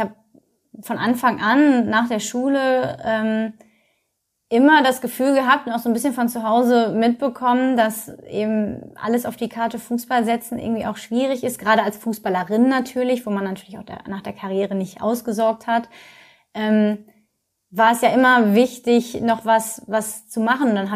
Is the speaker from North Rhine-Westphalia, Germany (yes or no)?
yes; Essen, North Rhine-Westphalia, Germany; Und ich komme ja aus Essen gebürtig, ich habe zu dem Zeitpunkt auch noch in Essen gewohnt.